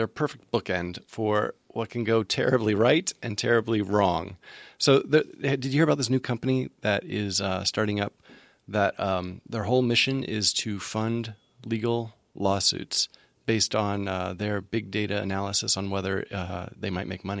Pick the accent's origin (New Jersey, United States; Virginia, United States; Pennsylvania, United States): Virginia, United States; I grew up in Virginia. There is no good burrito in Virginia.